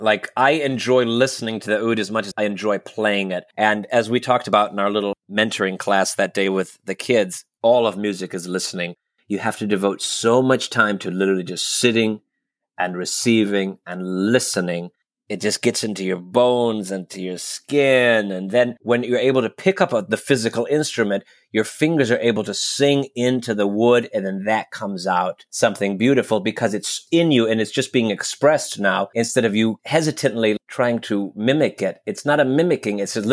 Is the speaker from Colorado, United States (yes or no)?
no; Detroit, Michigan, United States; And I'm from Detroit, and I went to school in Detroit at Wayne State University there.